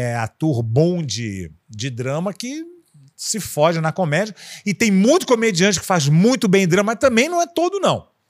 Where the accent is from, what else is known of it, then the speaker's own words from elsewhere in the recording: Ceará, Brazil; E como bom cearense, né?